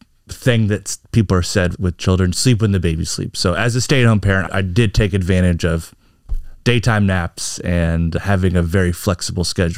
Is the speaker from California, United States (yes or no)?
no; Texas, United States; moved away as an adult; also born or lived in Colorado; now in Luxembourg; And even before that, I'm from Texas. My wife is from Oregon and we went to school in Colorado.